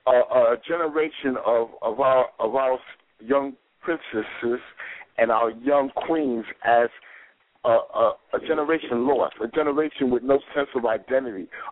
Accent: New York, United States; now in Georgia, United States; And also, I'm from New York, but I'm living in Georgia.

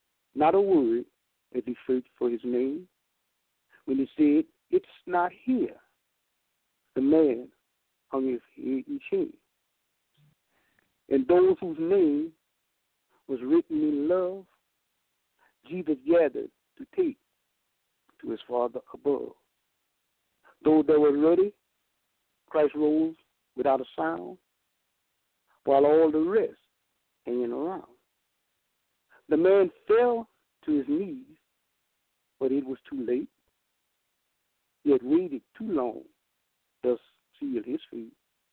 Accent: Appaloosa, Louisiana, United States; I'm from Appaloosa, Louisiana.

